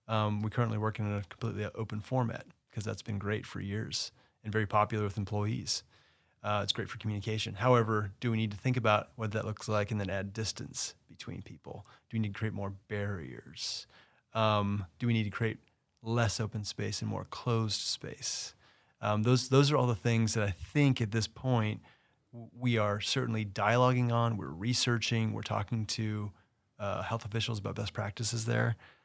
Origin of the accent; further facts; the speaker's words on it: Los Angeles, California, United States; The LA market is great. It's my hometown. I love LA.